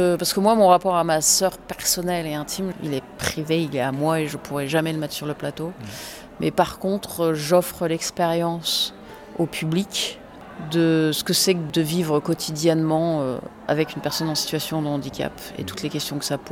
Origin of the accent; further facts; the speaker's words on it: France; je suis anglaise, donc c'est quelque chose qui, quand j'aborde le sujet de la différence, ben c'est quelque chose aussi que je vis ayant grandi en France.